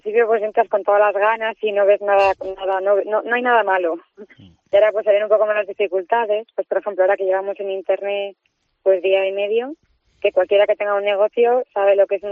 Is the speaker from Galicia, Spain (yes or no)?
no; Madrid, Community of Madrid, Spain; now in Tudanca, Spain; Sí, yo soy madrileña, sí.